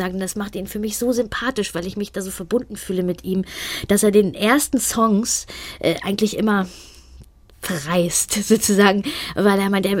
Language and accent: German; Hamburg, Germany; Ja, ich komme aus Hamburg.